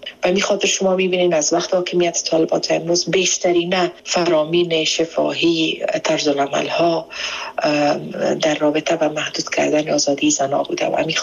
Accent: Afghanistan; moved away as an adult; به اثر آنچه که در افغانستان صورت گرفت مجبور به ترک افغانستان برای اولین بار شدیم

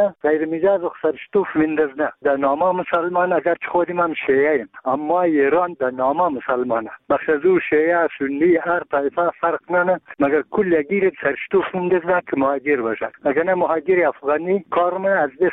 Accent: Bamyan, Afghanistan; ما یک تن از بامیانیم.

